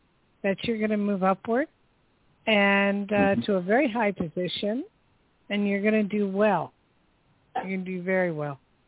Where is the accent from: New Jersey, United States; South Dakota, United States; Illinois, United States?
New Jersey, United States; Newark; And I grew up in Newark as a child, and I spent, I'd say, quite a bit of my time in New York.